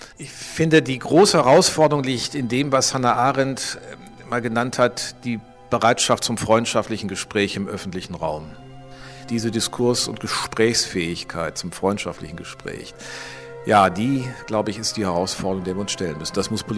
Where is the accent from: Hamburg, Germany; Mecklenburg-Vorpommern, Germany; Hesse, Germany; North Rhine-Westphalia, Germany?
North Rhine-Westphalia, Germany; Düsseldorf; Es ist allein die Herkunft als Rheinländer, als Düsseldorfer